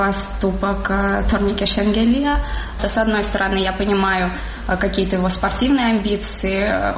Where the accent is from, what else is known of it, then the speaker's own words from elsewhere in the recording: Georgia; я как грузинка, как патриот своей страны